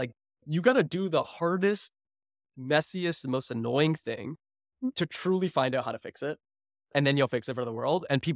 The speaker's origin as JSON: {"language": "English", "country": "Canada", "said": "I can't get an American license. I'm a Canadian."}